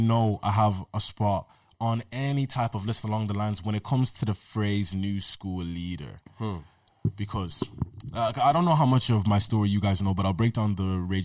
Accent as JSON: {"language": "English", "country": "Ireland", "said": "Us as Black Irish kids, musicians, had a place that were going to take us every single time."}